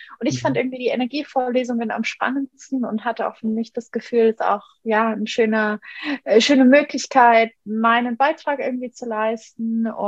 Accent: Munich, Bavaria, Germany; Ich bin in München aufgewachsen

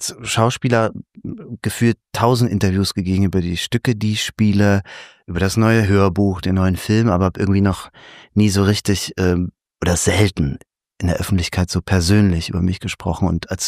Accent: Leipzig, Saxony, Germany; ich bin sehr kleinbürgerlich aufgewachsen in Leipzig. Meine Eltern sind ganz normale Arbeiter. Mein Vater ist Kfz-Mechaniker, meine Mutter ist Kosmetikerin.

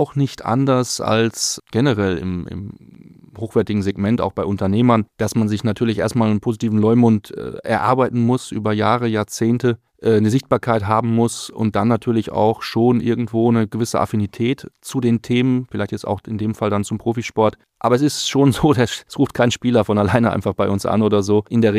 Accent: Dortmund, North Rhine-Westphalia, Germany; ansonsten bin ich in Dortmund geboren, habe in Dortmund Fußball gespielt, in der Jugend beim BVB.

